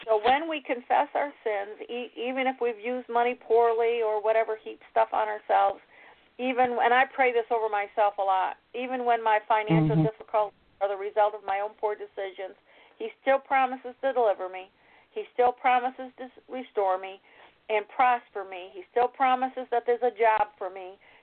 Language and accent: English; Pennsylvania, United States; I'm from Pennsylvania, too. So, and I used to live outside of Pittsburgh, actually, Greensburg, Pennsylvania.